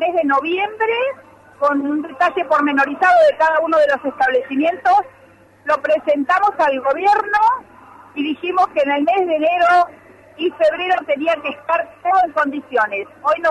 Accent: Río Negro, Argentina; Somos de Río Negro, hemos llegado hoy a las 6 de la mañana

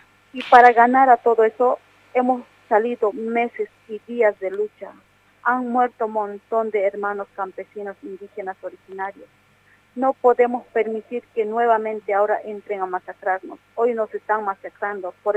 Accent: Cochabamba, Bolivia; yo soy de Cochabamba y una parte de mi familia vive en Santa Cruz y el resto en Cochabamba

